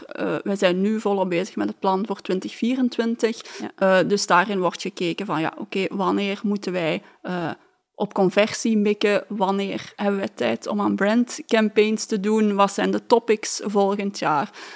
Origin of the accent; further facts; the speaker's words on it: Belgium; Want ik denk dat wij daar als Belgen vaak niet trots genoeg op zijn.